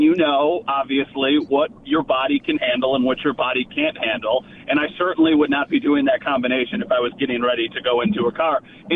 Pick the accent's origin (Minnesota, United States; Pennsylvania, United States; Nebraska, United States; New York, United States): New York, United States; As you know, somebody who, I'm from Western New York, so to hear the stories about Marv Levy and know the legend of Marv Levy